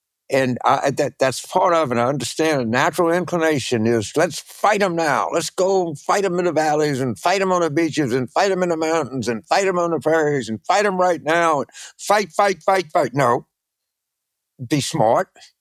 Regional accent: Shreveport, Louisiana, United States; I'm very from Shreveport in East Texas.

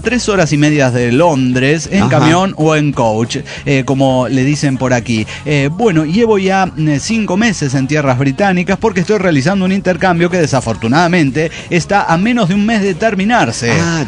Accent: San Cristóbal de las Casas, Chiapas, Mexico; born there; si bien radico en el centro del país, debo acotar que nací en San Cristóbal de las Casas.

